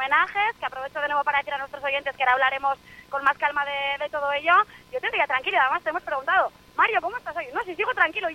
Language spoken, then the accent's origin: Spanish; Falces, Navarre, Spain; ya yo soy de Falces